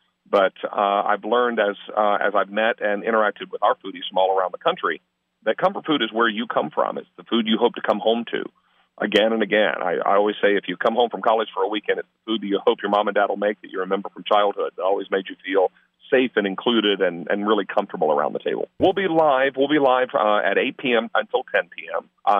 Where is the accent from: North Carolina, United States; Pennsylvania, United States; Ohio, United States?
North Carolina, United States; Charlotte; And I'm a Charlotte native, born and raised in North Carolina, and went to college here in Chapel Hill from 83 until I graduated in 87.